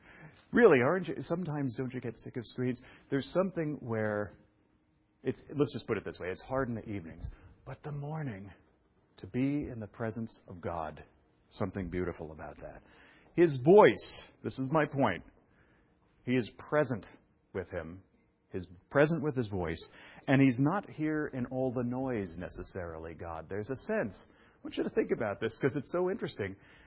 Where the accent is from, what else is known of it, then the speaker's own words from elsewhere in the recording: New York City, New York, United States; I came from New York City, which is a loud place, and I didn't even know it at the time, but it was like when I moved to Bethesda, Maryland, I thought it was the country